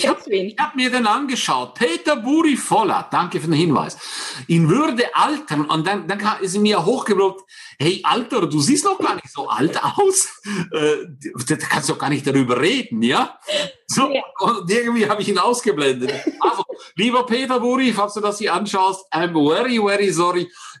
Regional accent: Switzerland; Als Schweizer darf ich so reden, ja.

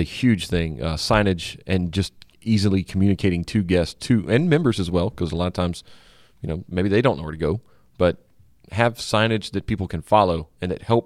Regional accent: the South, United States; I mean, I'm from the South. After all, it's like, you know, the official diner of the South.

